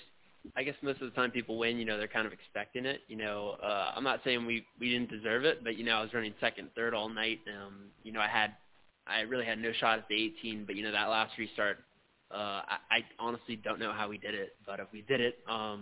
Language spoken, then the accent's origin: English; Miami, Florida, United States; Yeah, you know, I'm growing up in Miami, you know, I raced carts with more of the international scene